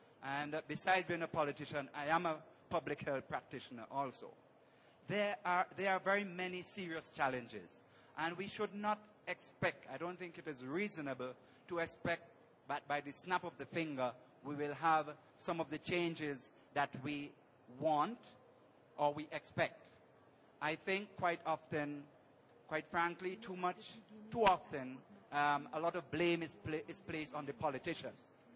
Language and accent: English; St. Vincent & Grenadines; from St. Vincent